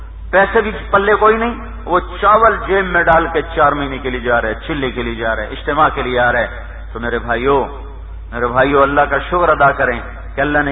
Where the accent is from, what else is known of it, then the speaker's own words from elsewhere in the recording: Khyber Pakhtunkhwa, Pakistan; چھوٹا ہمارا صوبہ سرحد اس سے بھی چھوٹا